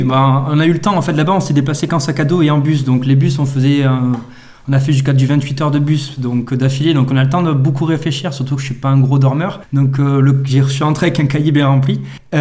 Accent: Gabarret, Nouvelle-Aquitaine, France; also born or lived in Bordeaux / Paris; Alors moi donc … je suis originaire de Gabaret, plus précisément. J'ai toujours grandi dans les Landes, à part quand je suis parti pour mes études à Bordeaux et après quand je suis parti travailler à Paris.

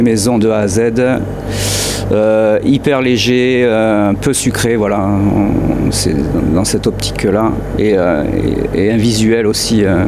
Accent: Mont-de-Marsan, Nouvelle-Aquitaine, France; Moi, je suis né ici à Mont-de-Marsan, donc depuis tout petit

